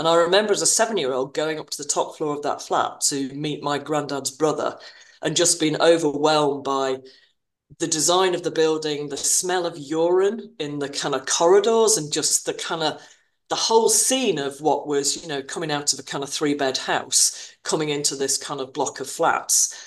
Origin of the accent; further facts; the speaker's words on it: Manchester, North West England, United Kingdom; also born or lived in Belfast; so I'd moved to Belfast in Northern Ireland because my parents had separated and ended up in school there. Originally, I was brought up in Manchester